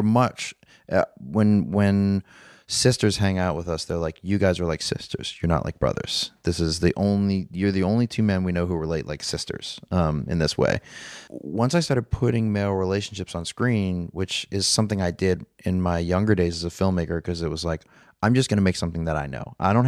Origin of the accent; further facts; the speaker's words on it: New Orleans, Louisiana, United States; And I'm from New Orleans and this weird thing happened when Katrina happened like 10 years ago.